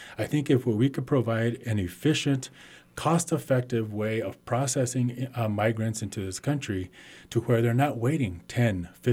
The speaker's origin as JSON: {"language": "English", "town": "El Paso", "region": "Texas", "country": "United States", "said": "I'm originally from El Paso, Texas. And so the border is home to me in a sense of where I come from and what shaped me."}